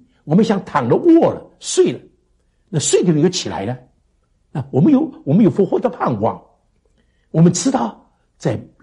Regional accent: Taiwan; 我是个中国人，我们在台湾哪有 one way system 啊

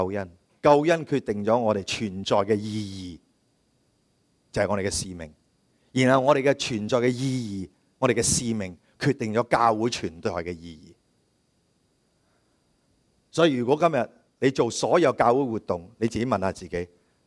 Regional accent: China

